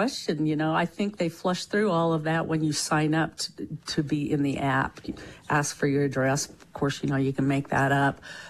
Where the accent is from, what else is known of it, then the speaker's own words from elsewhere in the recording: Washington, United States; you know, I was born and raised in Eastern Summit County. I lived 28 years in Camas and most of my life in Colville area.